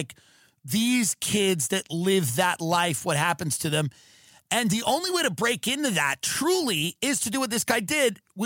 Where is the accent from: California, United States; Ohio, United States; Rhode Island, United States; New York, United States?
New York, United States; Long Island; because I grew in, growing up in Long Island as like a Long Island animal.